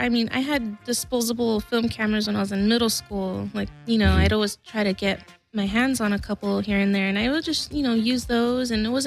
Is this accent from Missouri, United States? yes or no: no; La Puente, California, United States; I grew up in the San Gabriel Valley, mainly around the La Puente, West Covina area.